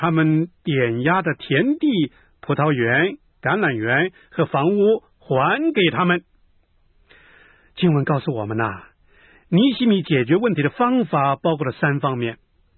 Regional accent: China; 我们中国人都称我们中国人是礼仪之邦嘛

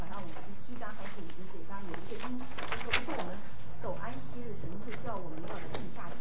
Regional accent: China; 因为我是就是从大陆过来啊，

